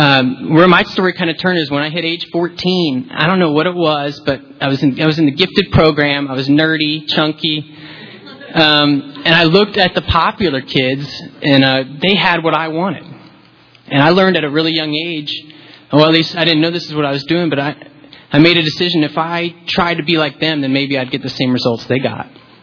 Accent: Vero Beach, Florida, United States; Like I said … I'm an alcoholic. I'm from Vero Beach, Florida.

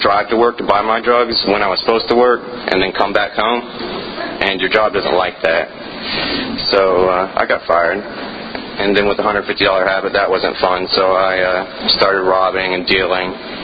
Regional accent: Lynchburg, Tennessee, United States; I'm originally from Tennessee. I was actually live in Lynchburg, Tennessee, real close to Lindsay in Tullahoma. And my dad worked for Jack Daniels

